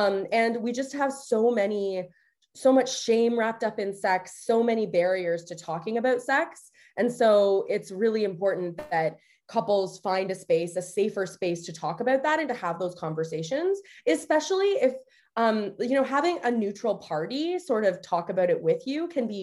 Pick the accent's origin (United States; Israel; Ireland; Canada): Canada; I am Canadian.